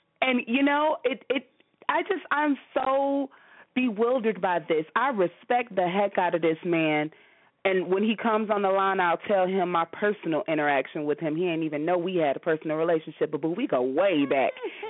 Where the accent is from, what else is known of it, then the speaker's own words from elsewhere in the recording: Chicago, Illinois, United States; accent: Chicago; But I promise to goodness, my Chicago roots run so deep. Like, I cannot lose my Chicago accent.